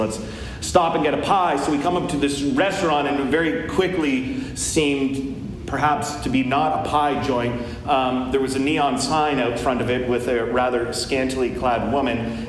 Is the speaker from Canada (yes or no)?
yes; Canada; sometimes as a Canadian, I can't just get over how bizarre that country is.